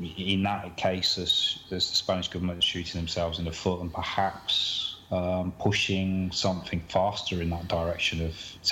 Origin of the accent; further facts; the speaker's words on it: England, United Kingdom; I was very, very honoured that they allowed me to, as an Englishman, to go and play for them.